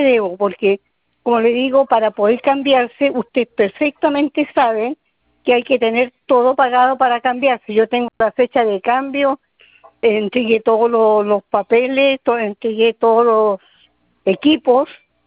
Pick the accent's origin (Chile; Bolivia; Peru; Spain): Chile; Quilpué, Valparaíso; yo soy de Quilpué, no sé dónde está en Viña, porque a lo mejor Quilpué, no sé, vale cabrita.